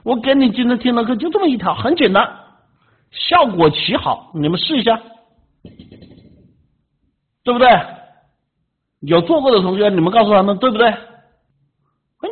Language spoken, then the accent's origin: Chinese; China; 这个我们中国人经常讲的叫气节哈